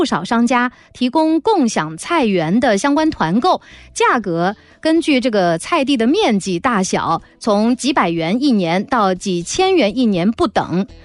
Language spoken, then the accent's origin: Chinese; China; 对于我们中国人来说，有人说我们好像是每个人心里面都住着一个陶渊明嘛